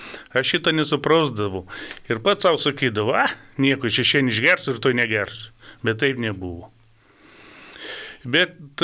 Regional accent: Elektrėnai, Vilnius County, Lithuania; aš gimiau Elektrėnuose ir augau vaikystėje.

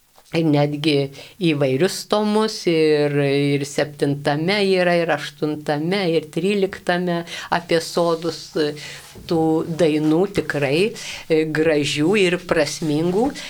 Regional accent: Aukštaitija, Lithuania; aš į savo vaikystės, kurį laiką, kol augau, Aukštaitijoje tik buvo toks dalykas

